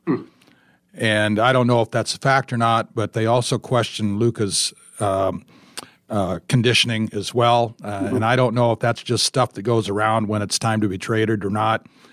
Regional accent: Tacoma, Washington, United States; I'm from Tacoma, so I got a firsthand look at him.

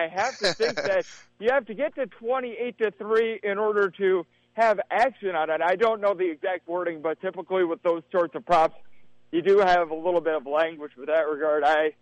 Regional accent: Midwest, United States; I am someone that I hail from the Midwest.

